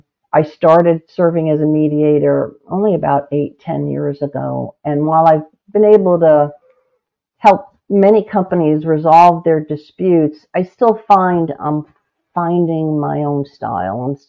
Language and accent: English; New York, United States; Well, I grew up on Long Island, went to school in upstate New York, went to law school in New York City, and started my legal career in New York.